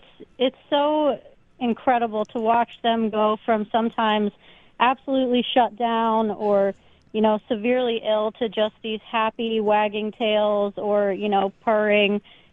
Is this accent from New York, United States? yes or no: yes; Buffalo, New York, United States; my dad is from Buffalo and I grew up in Buffalo. So the Buffalo community is just really special.